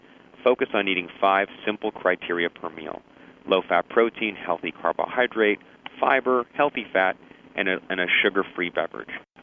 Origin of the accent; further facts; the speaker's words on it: Toronto, Ontario, Canada; I grew up in Toronto, Canada, spent one too many years in university